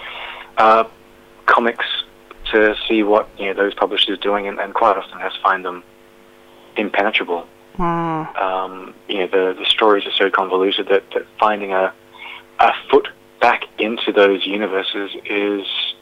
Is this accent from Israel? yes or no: no; Albany, Western Australia, Australia; growing up in a small town in Western Australia, I grew up in Albany.